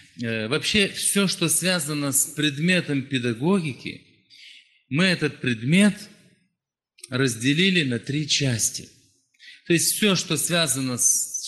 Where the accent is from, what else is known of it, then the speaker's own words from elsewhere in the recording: Zakarpattia Oblast, Ukraine; Я приехал к вам из Закарпатия. Это западная часть Украины.